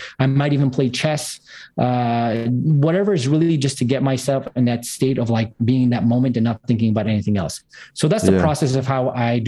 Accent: Montreal, Quebec, Canada; east side of I'm in from Montreal, Canada, east side.

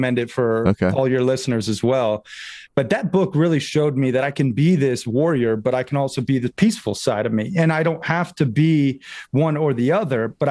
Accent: Sarasota, Florida, United States; also born or lived in Red Lodge; So I grew up half in Sarasota, Florida, and then half in Red Lodge, Montana.

